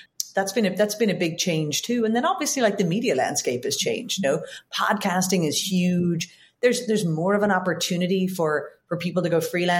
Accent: Northern Ireland, United Kingdom; born or raised there

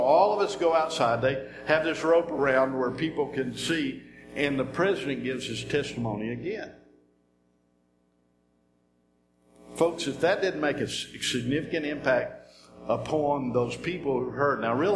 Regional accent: Brazoria, Texas, United States; I still claim Brazoria as home. People always ask me where I'm from, and I said, I'm from Houston, and then you know the bit.

